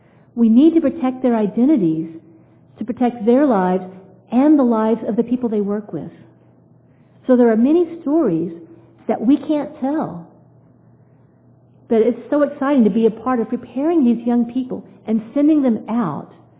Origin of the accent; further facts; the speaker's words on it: Louisiana, United States; who happens to be from Louisiana, my home state.